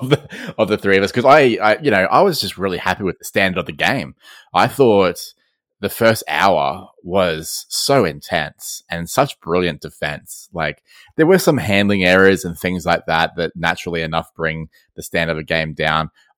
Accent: Queensland, Australia; as a Queenslander

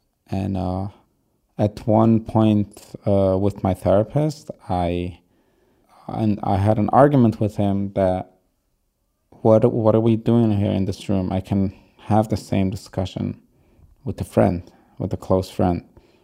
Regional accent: New York, United States; first language Yiddish; English is a second language; now in Israel; I live in Israel. I grew up in upstate New York. My mother tongue language is Yiddish

